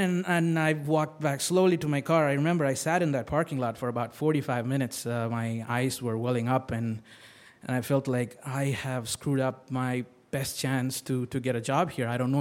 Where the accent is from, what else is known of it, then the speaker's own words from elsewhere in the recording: India; because I grew up in India, nothing is official till it's on paper.